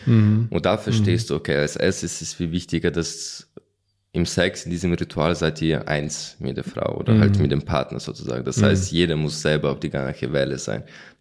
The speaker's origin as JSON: {"language": "German", "country": "Ukraine", "second_language": "German", "moved": "yes", "lives_now": "Germany", "said": "Am Anfang hatte ich noch einen richtig mega krassen Akzent. Ich war Ukrainer, bin ich Ukrainer so am Anfang"}